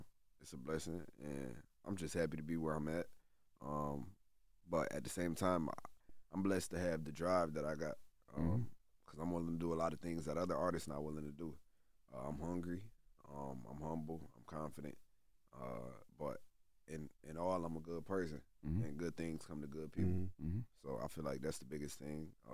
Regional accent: Syracuse, New York, United States; Especially, like, in my hometown, like in Syracuse, it's like, man, I'm besides … don't really claim Syracuse.

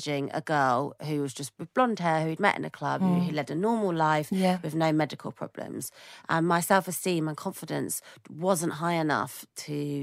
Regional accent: United Kingdom; As a British person, it's really hard.

